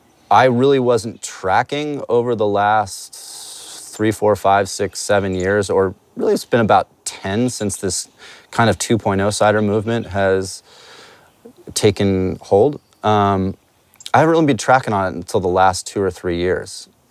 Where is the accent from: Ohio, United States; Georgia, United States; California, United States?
California, United States; Los Angeles; that was a very different experience growing up in East Los Angeles.